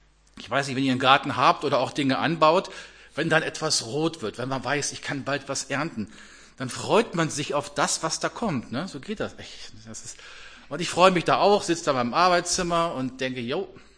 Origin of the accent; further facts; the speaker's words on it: Abbesbüttel, Lower Saxony, Germany; So, und da in Abbesbüttel, hinterm Dorfe, wo ich herkomme, das hat sich herumgesprochen bei der Amselschar.